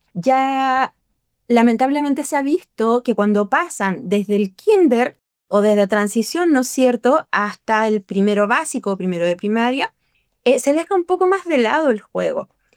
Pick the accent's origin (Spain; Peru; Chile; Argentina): Chile; Soy chilena. Vivo acá en el norte de Chile.